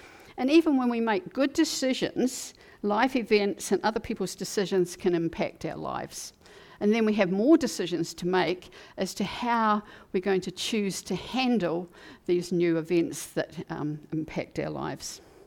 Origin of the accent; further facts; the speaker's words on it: Christchurch, Canterbury, New Zealand; I was from Christchurch at Townie, but I decided, yes, I can do this.